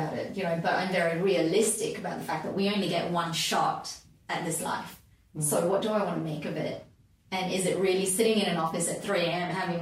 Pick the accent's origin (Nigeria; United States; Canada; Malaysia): Malaysia; So I grew up in Malaysia, just the way that, you know, schooling was there, it's very disciplined and reasonably rigid.